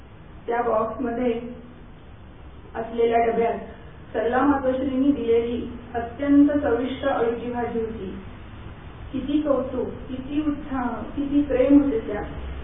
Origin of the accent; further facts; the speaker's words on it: Kalyan, Maharashtra, India; मी कल्याणची आहे असं कळल्यावर तर त्यांना आणखीनच बरं वाटलं.